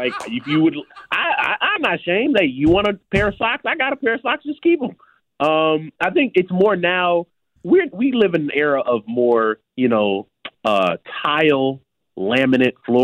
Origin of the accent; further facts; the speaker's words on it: Chicago, Illinois, United States; Like, I know as a Chicagoan, the L is a part of our Chicago culture.